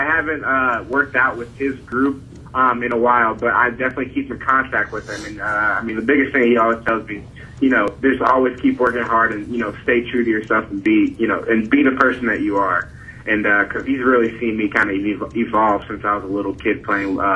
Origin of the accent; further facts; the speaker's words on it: Boca Raton, Florida, United States; also born or lived in Fort Lauderdale; I grew up in South Florida, kind of like Palm Beach County area, Boca Raton, Delray. Grew up there until I got to high school.